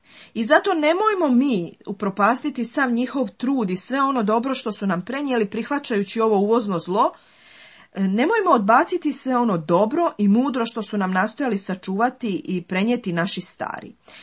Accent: Croatia; Evo, mi kao Hrvati preživjeli smo mnoge opasnosti, razne strahove, preživljavamo i dan danas to.

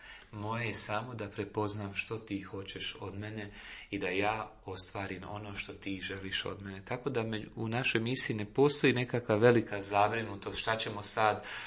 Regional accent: Split-Dalmatia County, Croatia; ponosan sam što dolazim iz Hrvatske, ponosan sam što sam iz Splitsko-makarske nadbiskupije

